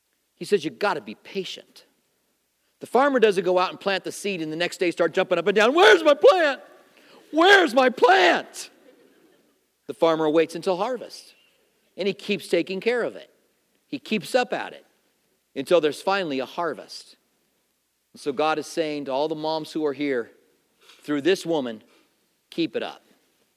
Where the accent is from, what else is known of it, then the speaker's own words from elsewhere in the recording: Clinton, Iowa, United States; born there; I come from a farming community. I was born in Clinton, Iowa. It's corn country, by the way.